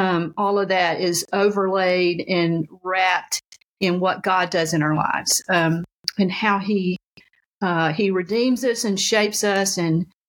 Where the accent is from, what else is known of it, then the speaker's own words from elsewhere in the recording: the South, United States; you're kind of proud of being a Southerner, and it's kind of a, you grow up thinking, oh, I love being in the South